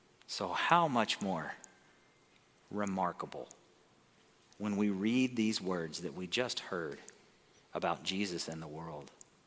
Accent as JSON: {"language": "English", "region": "Arkansas", "country": "United States", "tie": "born or raised there", "said": "I mentioned growing up in Arkansas. And it's different than California in a lot of ways."}